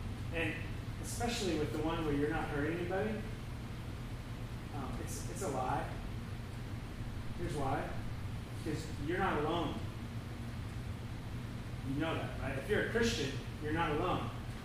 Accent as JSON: {"language": "English", "town": "Seattle", "region": "Washington", "country": "United States", "tie": "born or raised there", "said": "growing up in Seattle, a lot of sinus infections and sorts. A lot of things going on up here."}